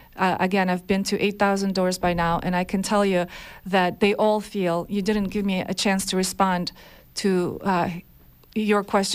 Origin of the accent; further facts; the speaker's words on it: Russia; I have been oppressed as a little girl growing up in Russia.